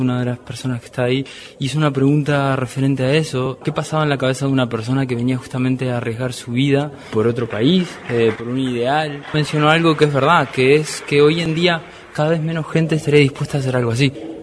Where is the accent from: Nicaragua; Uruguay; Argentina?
Uruguay; now in Spain; De hecho, yo soy uruguayo, no soy español